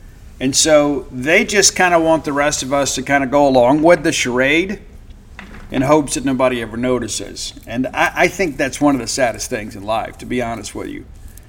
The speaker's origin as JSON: {"language": "English", "region": "Mississippi", "country": "United States", "said": "I'm from South Mississippi, where sometimes a request for prayer is an excuse to gossip."}